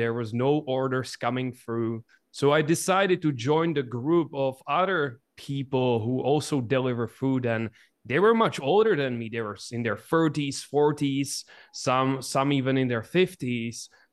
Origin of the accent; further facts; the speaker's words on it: Czechia; And basically where I come from the Czech Republic, which is a small country in the middle of Europe.